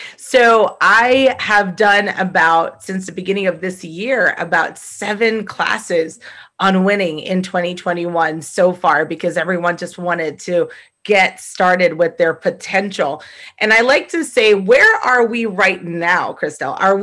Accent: New York, United States; I left my full-time executive level position at a nonprofit here in New York, because I'm from New York

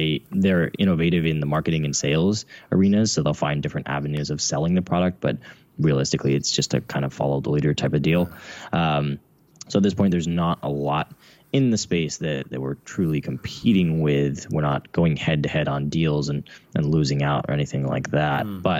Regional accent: California, United States; Yeah, so I am from the Central Valley in California, which is not the California you think of. It's basically like the Midwest. Yeah. It's farm country. I grew up on what used to be an almond orchard

